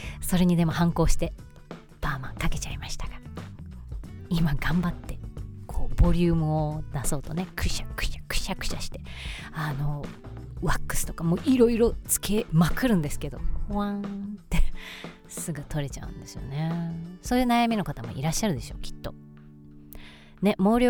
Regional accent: Osaka, Japan; moved away as an adult; now in Tokyo, Japan; 大阪人なんでね、本当はパーマを当てましたと言いたいとこなんですけど、東京ではパーマをかけるって言うんですよね。そう、まあ大阪人と言いましたが、14年目かな、今年で上京して14年目ぐらいになるんですけど

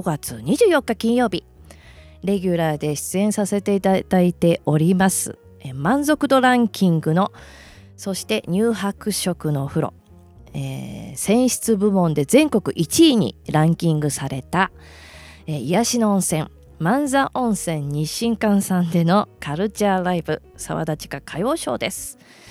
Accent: Gunma, Japan; 私の地元群馬会館で

